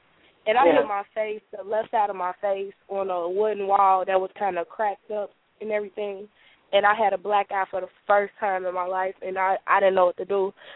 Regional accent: Chicago, Illinois, United States; I decided not to stay in my hometown, which is Chicago.

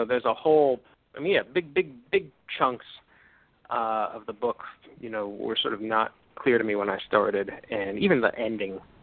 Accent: New Jersey, United States; I'm from New Jersey, you know?

